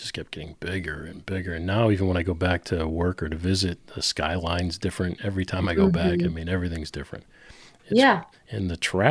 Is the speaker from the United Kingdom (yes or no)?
no; Boston, Massachusetts, United States; also born or lived in Nashville; I'm from Boston, which is also another cold area, but it's also a big hockey area.